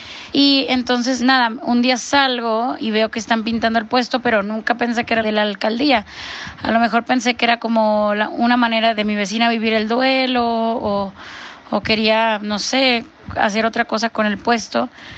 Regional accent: Mexico; independientemente de que también como mexicanos lo disfrutamos y lo vivimos como en la vida del barrio

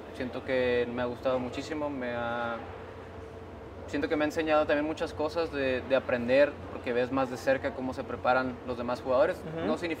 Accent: northern Mexico, Mexico; Siendo norteño, compadre, ese es mi día perfecto.

